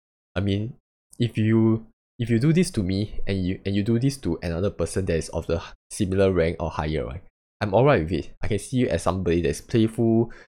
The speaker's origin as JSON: {"language": "English", "country": "Singapore", "said": "I think as a Singaporean, our vocab is very limited."}